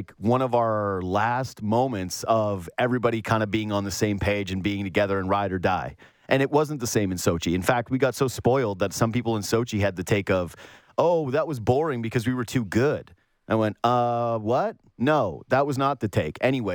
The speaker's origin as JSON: {"language": "English", "country": "Canada", "said": "I can't remove myself from being Canadian."}